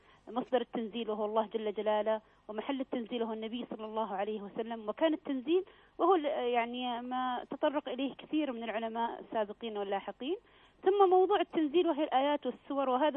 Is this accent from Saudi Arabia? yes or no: yes; Saudi Arabia; دراستنا المنهجية خاصة عندنا في المملكة العربية السعودية